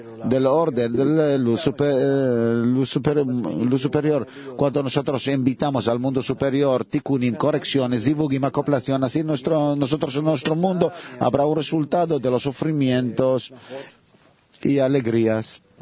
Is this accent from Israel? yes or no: yes; Israel; Yo soy de Israel. A lo mejor soy levista.